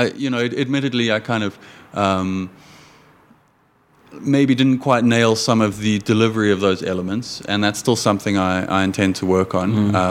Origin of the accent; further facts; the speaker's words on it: South Africa; That's part of being a South African is...